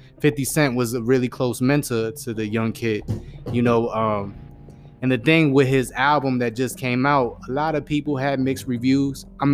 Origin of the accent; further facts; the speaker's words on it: Boston, Massachusetts, United States; You know, I'm from Boston, so I understand the whole East Coast sound and shit